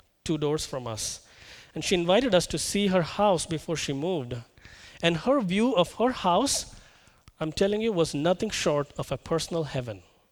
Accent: North India, India; I'm actually a South Indian who grew up in the North

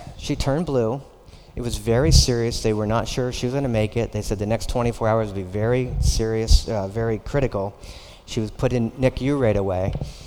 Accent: Pennsylvania, United States; moved away as an adult; I'm from Pennsylvania. I moved in here to this area last July.

